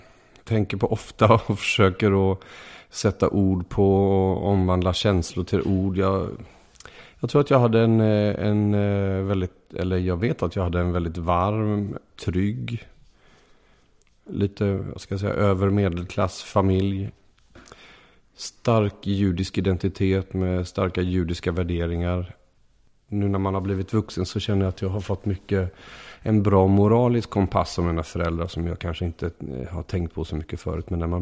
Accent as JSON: {"language": "Swedish", "town": "Gothenburg", "region": "Västra Götaland County", "country": "Sweden", "said": "Så kan jag alltid liksom säga att jag är från Göteborg, så att jag vet inte riktigt vart jag ska."}